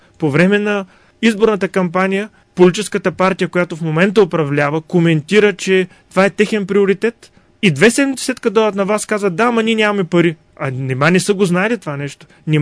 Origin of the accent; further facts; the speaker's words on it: Varna, Varna Province, Bulgaria; Но ние също сме си виновни като варненци. И не само като варненци.